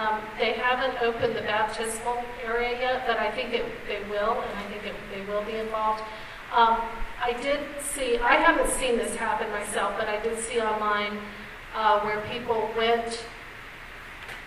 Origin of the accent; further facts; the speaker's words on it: Florida, United States; because I grew up in Florida, and so I know the theme parks like the back of my hand.